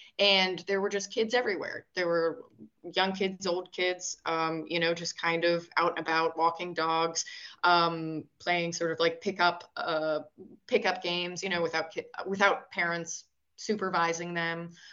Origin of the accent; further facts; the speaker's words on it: United States; now in Denmark; especially as an American